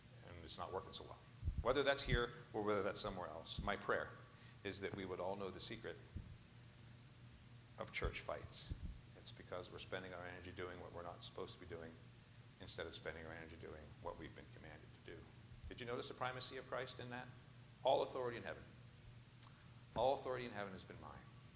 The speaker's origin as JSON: {"language": "English", "town": "Punxsutawney", "region": "Pennsylvania", "country": "United States", "tie": "born or raised there", "said": "I was raised in Punxsutawney, is how you pronounce that, Punxsutawney."}